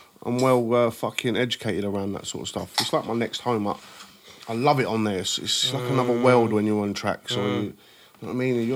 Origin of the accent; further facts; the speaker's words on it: Lewisham, London, United Kingdom; I was from Lewisham originally, but then my nan used to live in Kennington.